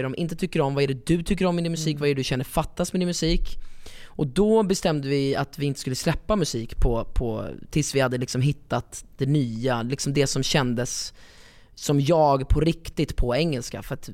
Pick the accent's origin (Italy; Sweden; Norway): Italy; jag är italienare